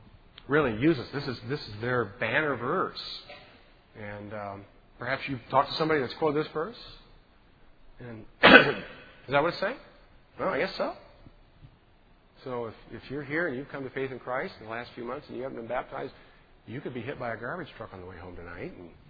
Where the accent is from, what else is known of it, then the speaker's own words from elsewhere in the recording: Indiana, United States; and even in my home state of Indiana.